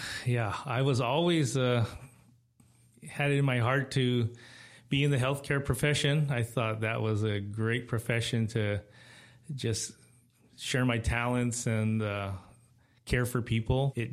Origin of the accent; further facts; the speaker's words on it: Honolulu, Hawaii, United States; moved away as an adult; I was born and raised on Oahu in Honolulu till I was 18, and I went off to college.